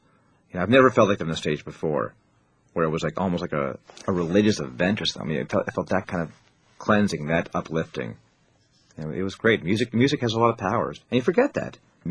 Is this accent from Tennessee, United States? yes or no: no; New York City, New York, United States; and being a New Yorker, and having so many of your attitudes and beliefs and security and everything change in one day